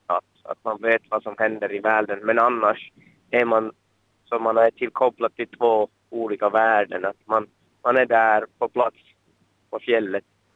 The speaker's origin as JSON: {"language": "Swedish", "town": "Lemmenjoki", "region": "Lapland", "country": "Finland", "said": "Jag kommer från Lemmenjoki"}